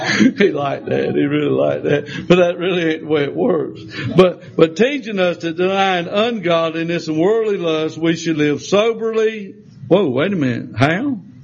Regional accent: Lancaster, South Carolina, United States; Now, I know I'm from Lancaster. I grew up in Lancaster. That's the other side of Catawba River, and we talk different.

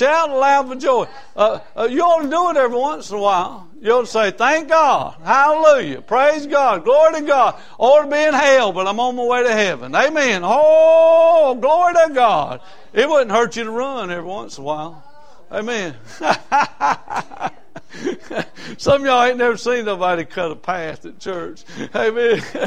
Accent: Rock Hill, South Carolina, United States; He said, where are you from? I said, Rock Hill, South Carolina.

